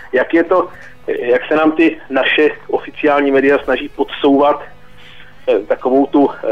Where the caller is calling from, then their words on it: Opava, Moravian-Silesian Region, Czechia; Dobrý den, to jsem zase já z Opavy.